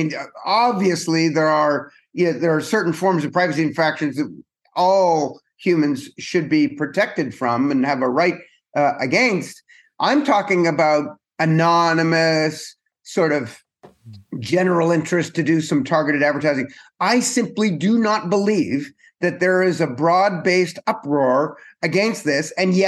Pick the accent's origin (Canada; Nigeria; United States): Canada; I'm Canadian. I grew up in Canada, which is kind of like halfway between the UK and the US.